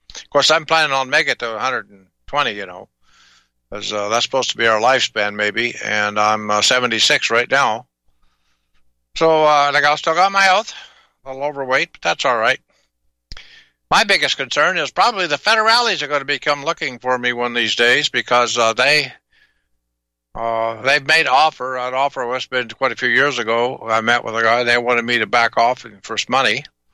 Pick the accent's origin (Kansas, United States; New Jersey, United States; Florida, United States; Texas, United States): Kansas, United States; now in Alaska, United States; I grew up in Southeast Kansas in Tornado Alley, and you couldn't get me.